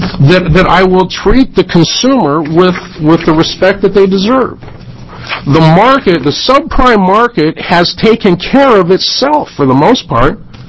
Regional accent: Hermiston, Oregon, United States; I'm from Hermiston. … I'm an independent broker in Hermiston

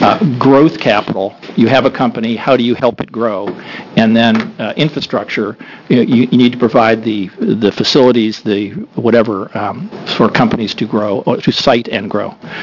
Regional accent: Portland, Oregon, United States; for the record … from Portland, and I am Managing Director of OVP Venture Partners there

